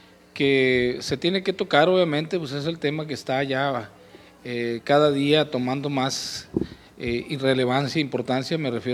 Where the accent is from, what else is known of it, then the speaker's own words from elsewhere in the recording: Culiacán, Sinaloa, Mexico; nosotros como ciudadanos mexicanos, sinaloenses y culiacanenses